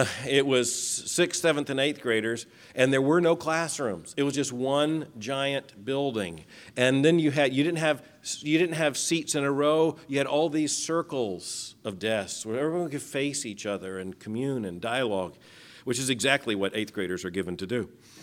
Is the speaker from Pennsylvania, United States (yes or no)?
no; Lakeland, Florida, United States; born there; I was born in Lakeland, Florida, about 30 miles from here.